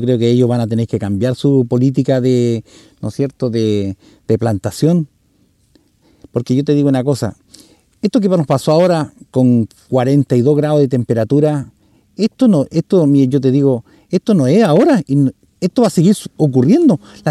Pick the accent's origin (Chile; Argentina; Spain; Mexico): Chile; siendo que todos somos chilenos, ¿me entiendes tú?